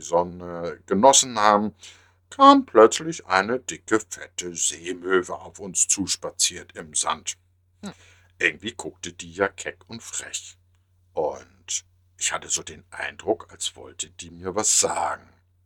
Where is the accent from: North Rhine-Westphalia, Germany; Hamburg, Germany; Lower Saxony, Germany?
Hamburg, Germany; Ich bin in Hamburg geboren, also so typisch Hamburger Jong.